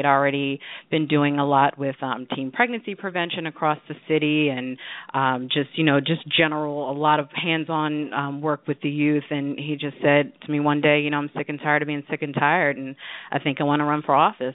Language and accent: English; Washington, District of Columbia, United States; I'm a DC native, and being able to do these things in my hometown has just really been a fantastic experience.